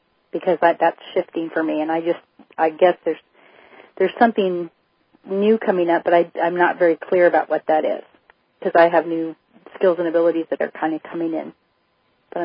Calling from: Anacortes, Washington, United States; Anacortes, Washington.

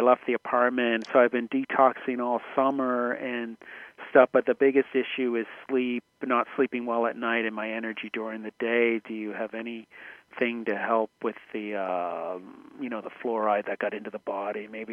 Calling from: Nova Scotia, Canada; I'm calling from Nova Scotia.

